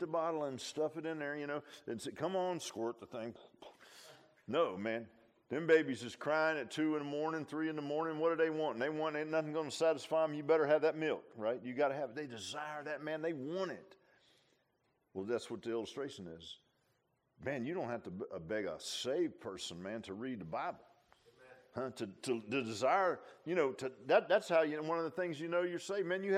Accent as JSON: {"language": "English", "town": "Virginia Beach", "region": "Virginia", "country": "United States", "tie": "born or raised there", "said": "Man, I grew up in Virginia Beach. You know, we had a boat and we lived."}